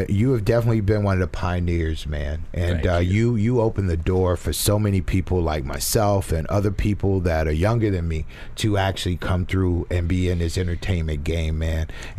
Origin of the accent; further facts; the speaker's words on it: New Orleans, Louisiana, United States; I'm a Southern boy, man. I'm from New Orleans.